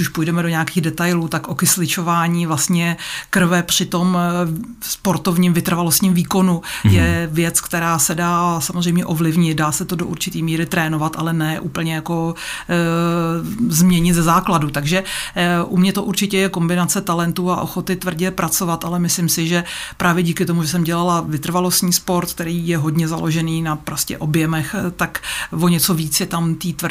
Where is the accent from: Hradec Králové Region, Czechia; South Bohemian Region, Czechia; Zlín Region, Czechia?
South Bohemian Region, Czechia; Písek; Já jsem vyrůstala v Písku v zimě na sjezdovkách. Dojížděli jsme teda s rodičema a s oddílem na Šumavu